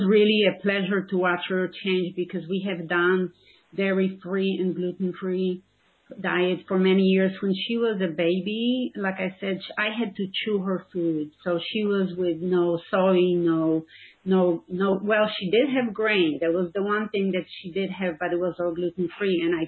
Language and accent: English; Poland; you know, I'm from Poland, so my mother always made big portions.